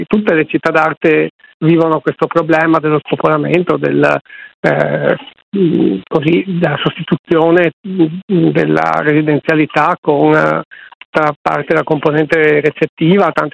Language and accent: Italian; Venice, Veneto, Italy; io sono veneziano da sempre, ci ho sempre abitato e assisto con grande tristezza a questo spopolamento di cui parlavo